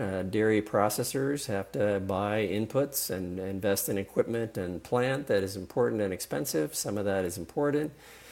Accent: San Diego, California, United States; Okay, so I'm at UW, but I got to admit I'm originally from San Diego

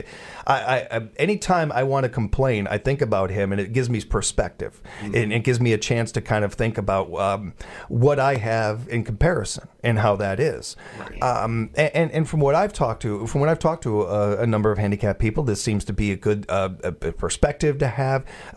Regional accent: Chicago, Illinois, United States; Where I grew up in Chicago was a melting pot. I grew up around every race under the sun and all this.

